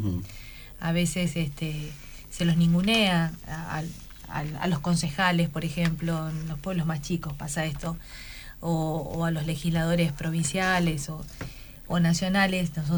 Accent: Chajarí, Entre Ríos, Argentina; Yo vengo de un lugar de la provincia de Entre Ríos. Yo soy de Chajarí. Está dentro de una de las economías regionales más importantes de la provincia

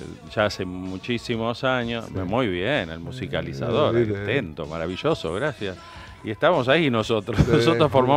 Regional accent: Villa Ballester, Buenos Aires Province, Argentina; Yo soy oriundo de Villa Ballester.

